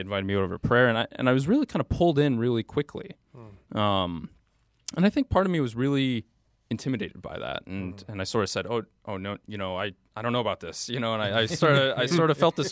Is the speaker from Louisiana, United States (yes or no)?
no; Buffalo, New York, United States; But for me, I'm from Buffalo. I went to St. Bonaventure University, which is about an hour and a half south of Buffalo.